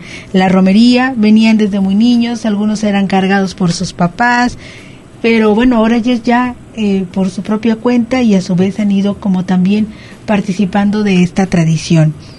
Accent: Colotlán, Jalisco, Mexico; las personas que somos de Colotlán

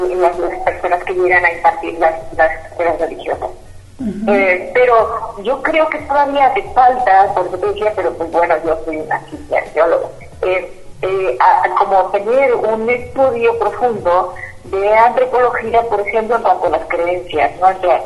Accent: Mexico; Somos mexicanos, somos católicos, o somos cristianos, o somos evangélicos

